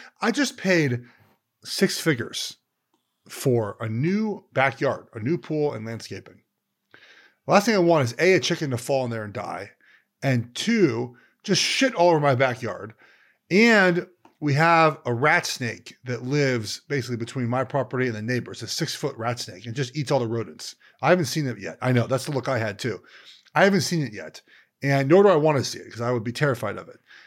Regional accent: Los Angeles, California, United States; So a couple of things you should know, guys. I grew up in Los Angeles.

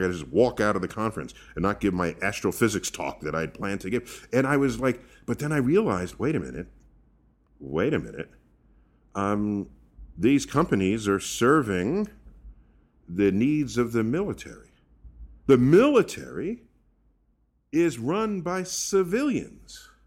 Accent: New York City, New York, United States; Right, because I grew up in New York City. It's a liberal voting environment.

